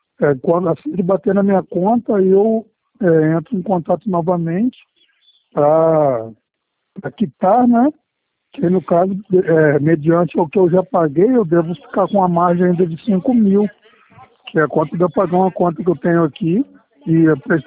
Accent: Nova Iguaçu, Rio de Janeiro, Brazil; born there; Eu nasci em Nova Iguaçu, Rio de Janeiro.

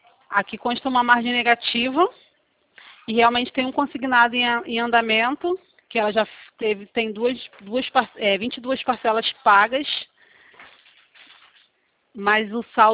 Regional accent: Rio de Janeiro, Brazil; eu sou aqui de Campo Grande

